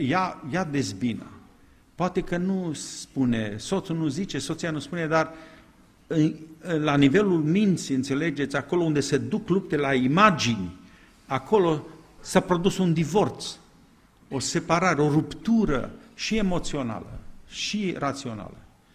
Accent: Transylvania, Romania; Eu sunt ardelean.

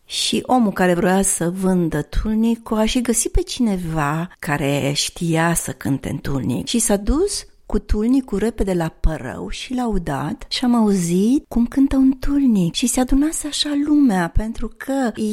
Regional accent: Apuseni Mountains, Romania; Eu sunt din Munții Apuseni

